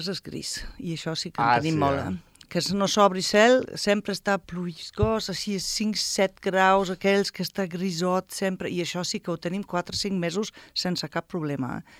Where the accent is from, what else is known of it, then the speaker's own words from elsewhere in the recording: Cologne, North Rhine-Westphalia, Germany; Catalan is a second language; Soc de Colònia, has dit, eh? Colònia no és tan fred.